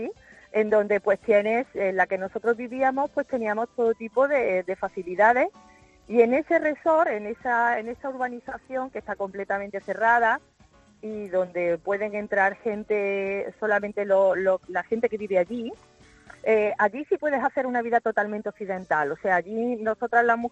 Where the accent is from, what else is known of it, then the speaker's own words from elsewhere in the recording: Córdoba, Andalusia, Spain; also born or lived in Saudi Arabia; Estoy en Córdoba, soy de Córdoba.